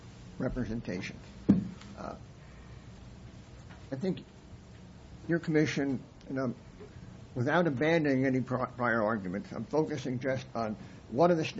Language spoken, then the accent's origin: English; New Jersey, United States; in my home state of New Jersey